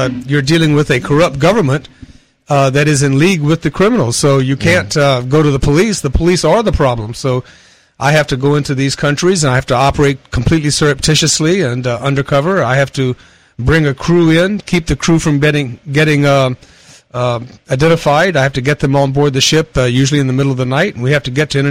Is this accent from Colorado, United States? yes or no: no; Thibodaux, Louisiana, United States; Well, I grew up in Thibodaux, Louisiana, so that was the beginning of an interesting life, I can assure you.